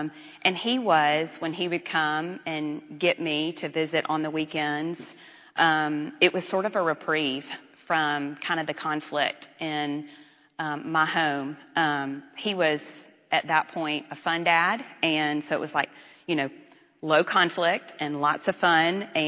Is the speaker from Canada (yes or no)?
no; Memphis, Tennessee, United States; I grew up in Memphis, Tennessee, in a non-Christian home.